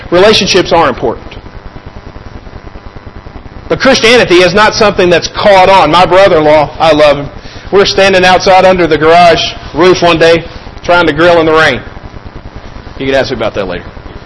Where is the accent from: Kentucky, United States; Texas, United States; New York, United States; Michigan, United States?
Kentucky, United States; now in Valparaiso, United States; At home, I realize I'm from Kentucky, but home is Valpo, okay?